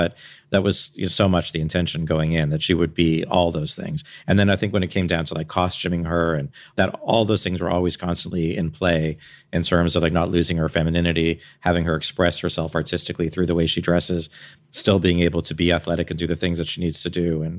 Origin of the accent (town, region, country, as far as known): Canada